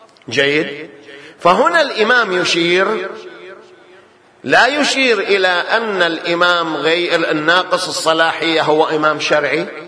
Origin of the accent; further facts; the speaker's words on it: Bahrain; ما هو مثل ما هو صاير على وجه التحديد عندنا في البحرين